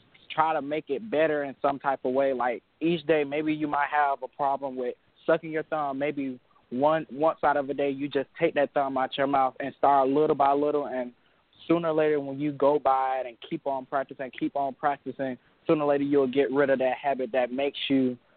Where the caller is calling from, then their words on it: Myrtle Beach, South Carolina, United States; I'm calling from Myrtle Beach.